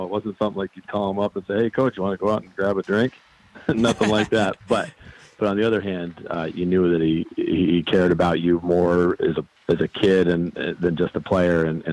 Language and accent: English; Burlington, Vermont, United States; So I actually grew up on Ledge Road, which was probably a 5 or 6 minute walk from Gutterson Fieldhouse.